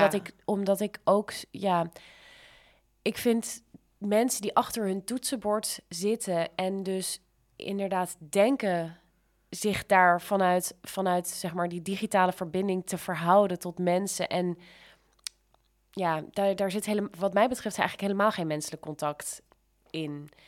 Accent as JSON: {"language": "Dutch", "country": "Netherlands", "said": "Wij denken als Nederlanders volgens mij allemaal super open-minded en verwelkomend te zijn."}